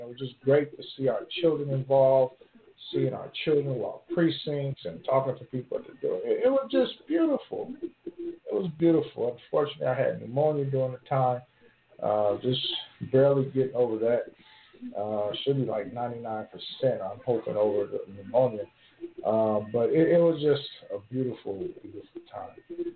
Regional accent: Fresno, California, United States; growing up in West Fresno, in the Walnut Gardens area, I never would have thought as a young man, a child, running around with, you know, snotty nose, nappy head

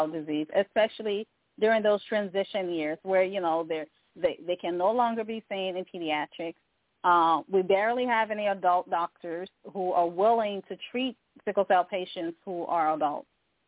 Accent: Liberia; as someone who's from Africa, I am originally from Liberia.

